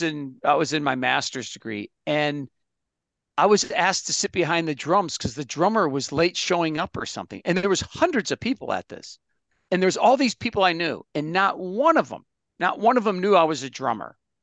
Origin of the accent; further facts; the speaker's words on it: Detroit, Michigan, United States; The only place really to go in the tough inner city of east side of Detroit was Catholic school.